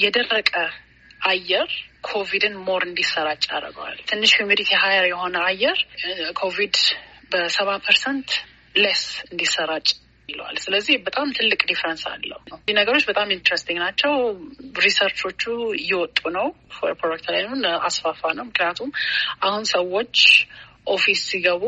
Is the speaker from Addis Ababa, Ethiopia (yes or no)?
yes; Addis Ababa, Ethiopia; now in United States; ልጅ ሆኜ አዲስ አበባ ነበርኩኝ።